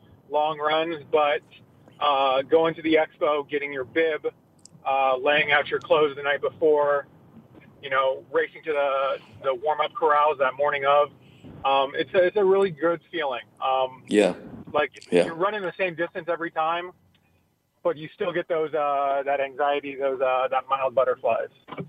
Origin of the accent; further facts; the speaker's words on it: San Diego, California, United States; also born or lived in Tarzana; I was born in Tarzana, grew up in San Diego, and my dad was a salesman.